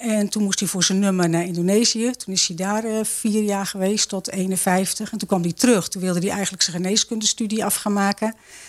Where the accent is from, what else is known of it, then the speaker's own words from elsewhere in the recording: Nijkerk, Gelderland, Netherlands; also born or lived in Amersfoort; now in Zeewolde, Netherlands; Ik ben geboren in Amersfoort, maar daar was ik maar kort, 2 weken in het ziekenhuis. En toen met mijn ouders heb ik in Nijkerk gewoond. Tot mijn 33ste